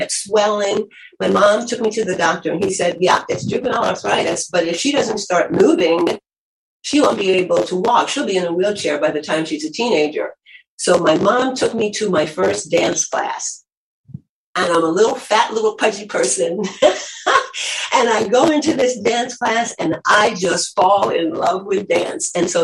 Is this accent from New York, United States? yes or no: yes; New York, United States; Now I'm a native New Yorker, 3 generations. New York was nothing special to me. It was where I grew up in Manhattan.